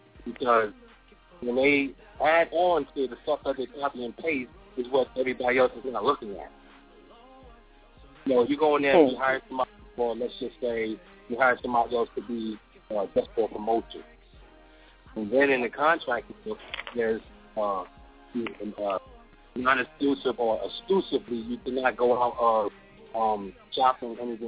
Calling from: Charlotte, North Carolina, United States; I'm from Charlotte, North Carolina.

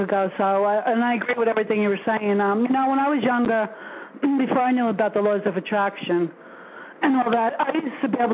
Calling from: New Jersey, United States; from New Jersey.

